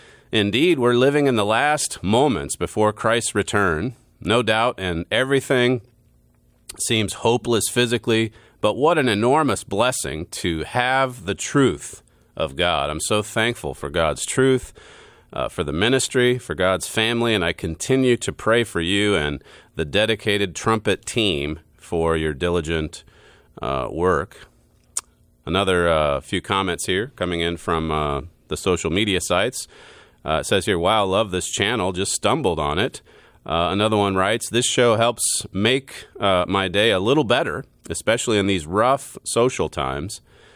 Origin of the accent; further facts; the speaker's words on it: Canada; now in United States; I'm a Canadian living in the USA.